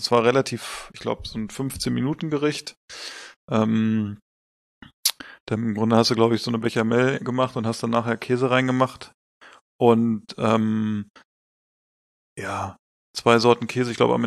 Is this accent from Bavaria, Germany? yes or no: no; Hanover, Lower Saxony, Germany; so als Hannoveraner.